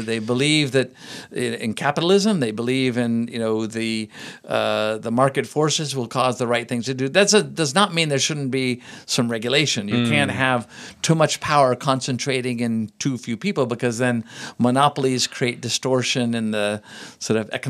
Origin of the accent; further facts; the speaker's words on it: California, United States; So in Silicon Valley, that's where I'm born and bred in Silicon Valley.